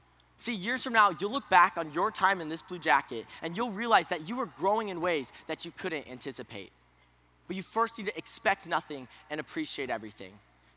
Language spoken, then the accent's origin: English; Colfax, Washington, United States; I'm 20 years old, and I'm from Colfax, Washington. I talked about my experiences growing up in a small community and playing basketball.